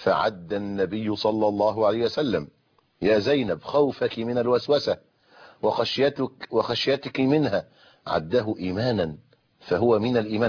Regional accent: Egypt; بعد الحلقة بعد المغرب عندنا في مصر

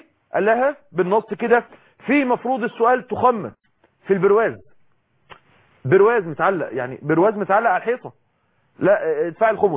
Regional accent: Egypt; وزي ما هو معروف عندنا في مصر مثلا الام بتعمل ايه؟

